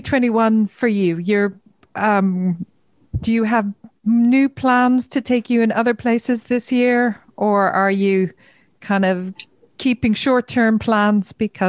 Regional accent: Ireland; and I say this being an Irish person

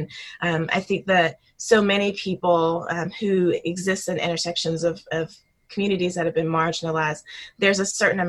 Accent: South Carolina, United States; I think because I was a Black girl growing up in South Carolina, mm-hmm.

